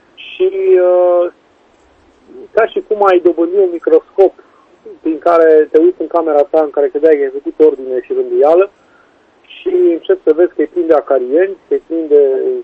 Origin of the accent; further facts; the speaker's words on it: Romania; born there; Sunt un om obișnuit, m-am născut în România